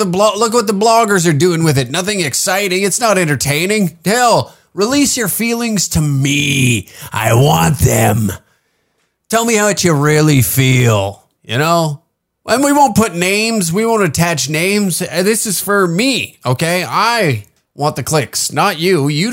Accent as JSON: {"language": "English", "town": "Taber", "region": "Alberta", "country": "Canada", "tie": "born or raised there", "said": "I grew up in Taber, Alberta."}